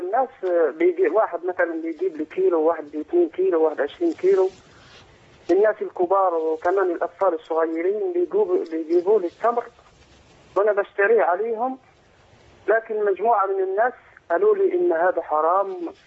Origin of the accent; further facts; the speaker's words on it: Algeria; من الجزائر.